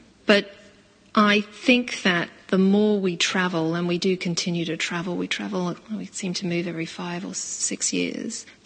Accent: Australia; also born or lived in Poland / France / Denmark; I grew up in Australia, Poland, France, and Denmark.

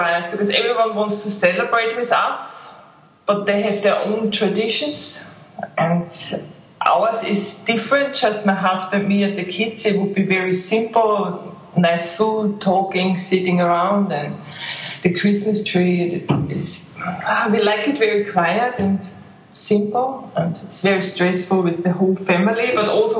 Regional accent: Austria; also born or lived in Libya / Australia / New Zealand / Romania; now in Dubai, United Arab Emirates; I'm from Austria. Living away from Austria for the 20 years now. I lived in 5 different countries. I had to write it down because I can't remember anymore. So we lived in Libya, Australia, New Zealand and Romania, and now I'm in Dubai.

